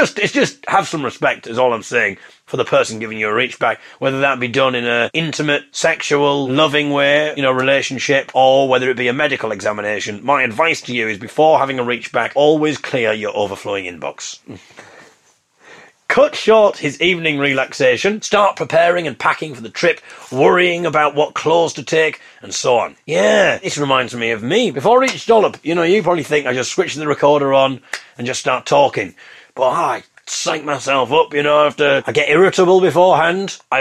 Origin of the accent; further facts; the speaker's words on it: Hartlepool, North East England, United Kingdom; Hartlepool United Football Club, where I come from. I come from Hartlepool.